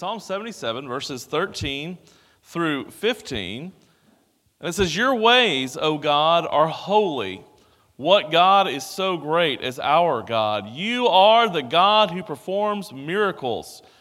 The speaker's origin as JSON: {"language": "English", "town": "Houston", "region": "Texas", "country": "United States", "tie": "born or raised there", "said": "Growing up in the Houston area, I was very aware of the West University congregation and your years of service in this part of Houston."}